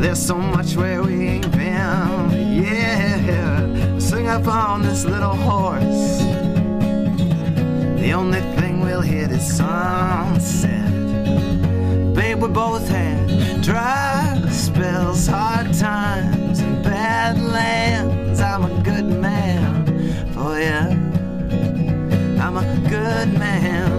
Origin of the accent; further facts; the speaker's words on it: Moscow, Idaho, United States; I'm from Moscow, Idaho